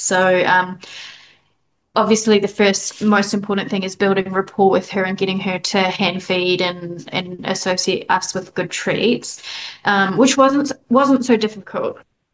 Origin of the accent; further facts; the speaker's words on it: New Zealand; now in Vietnam; growing up in New Zealand, I was exposed to so many different opportunities that just don't exist here.